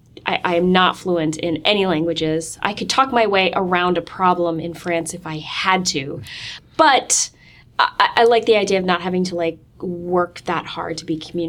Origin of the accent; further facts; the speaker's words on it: St. Paul, Minnesota, United States; now in Sussex County, United States; I grew up like in the sticks in Minnesota, and I was like, no. I grew up in St. Paul. Okay, so we had the theater, we had museums, we had opera, we had culture.